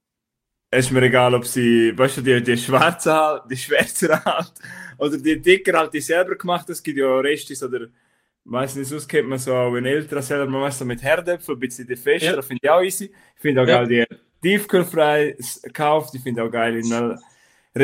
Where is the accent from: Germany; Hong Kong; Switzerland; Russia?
Switzerland; wir sind ja alle Schweizer, die dazu hören